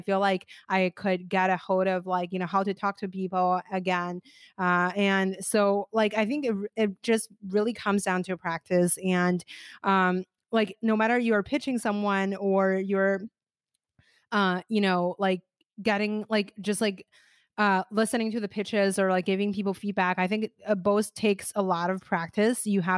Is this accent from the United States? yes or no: no; China; English is a second language; even I was originally from China